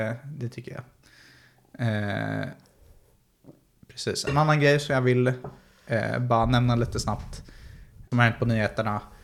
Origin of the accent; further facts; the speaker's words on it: Uppsala, Uppsala County, Sweden; Jag är uppvuxen i Uppsala, precis.